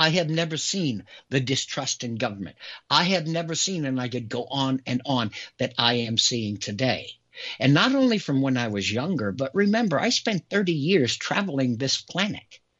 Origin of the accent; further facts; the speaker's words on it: United States; I'm an American.